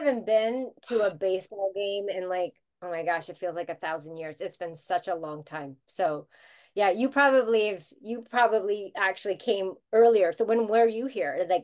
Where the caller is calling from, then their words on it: Toronto, Ontario, Canada; I'm calling from Toronto, Canada.